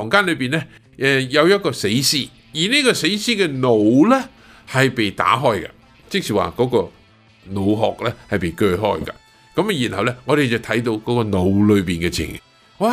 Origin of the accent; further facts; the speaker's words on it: Guangdong, China; 我们广东人所谓黐线